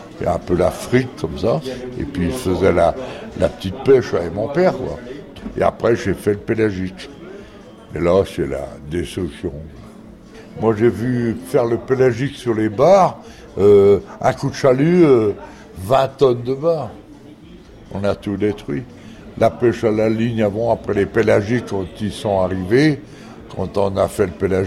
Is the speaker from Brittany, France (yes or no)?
yes; Groix, Brittany, France; J'ai grandi à Groix, j'ai vécu 30 ans à Groix. Maintenant, je ne suis plus à Groix.